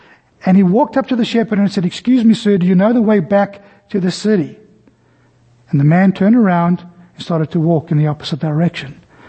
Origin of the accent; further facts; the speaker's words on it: South Africa; As South African soldiers, we from South Africa, we went up to North Africa, to Egypt specifically.